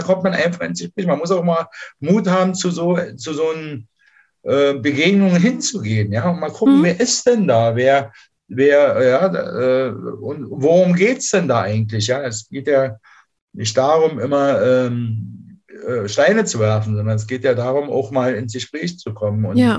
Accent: Berlin, Germany; ich bin in Pankow groß geworden, in so einem Neubau oder wie sagt man heute, Betongebieten, ja.

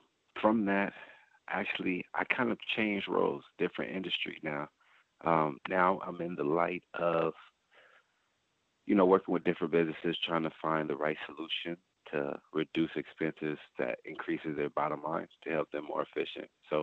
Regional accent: California, United States; also born or lived in Texas, United States; Yeah, I was born in Texas, but raised in California for like majority of my life, but came back to the roots.

